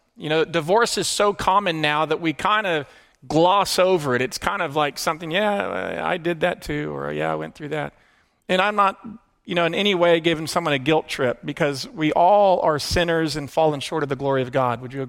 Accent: Atlanta, Georgia, United States; And now, I grew up in Atlanta, terra firma, ground, and these waves were massive.

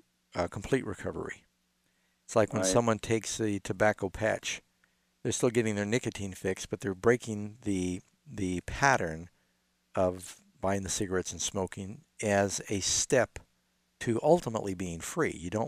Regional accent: New York City, New York, United States; And I grew up in New York City during the heroin era

